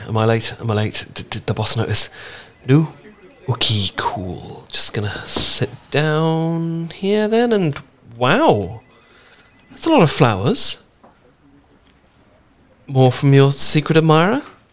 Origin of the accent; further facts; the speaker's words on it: United Kingdom; You see, I'm British